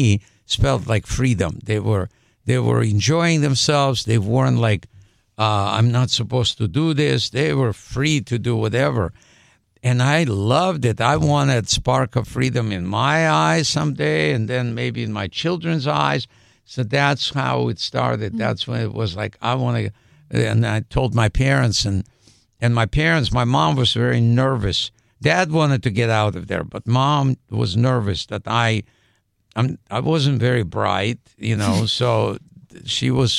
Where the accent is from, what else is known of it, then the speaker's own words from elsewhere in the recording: Ukraine; now in United States; because I'm originally from Ukraine. And in the Soviet Union, it was like one big country, right?